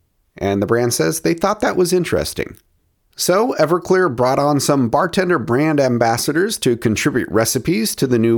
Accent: Portland, Oregon, United States; that was formed in 1992 in my hometown of Portland, Oregon

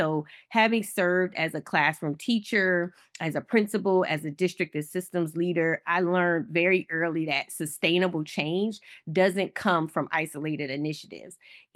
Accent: the North, United States; now in US South; being a Northerner, coming from the North to the South to lead for racial equity?

